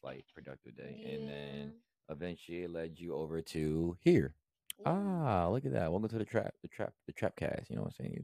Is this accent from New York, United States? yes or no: no; Tampa, Florida, United States; You know, I'm from Florida myself. You know what I'm saying? Tampa. Tampa in this thing. Tampa out here.